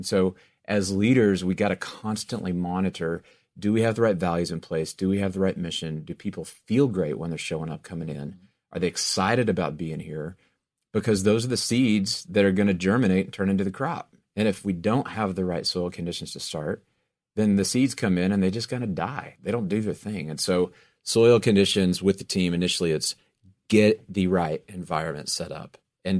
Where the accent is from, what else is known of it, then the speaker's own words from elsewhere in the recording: Texas, United States; I'm from West Texas. I grew up in the middle of cotton fields everywhere, right?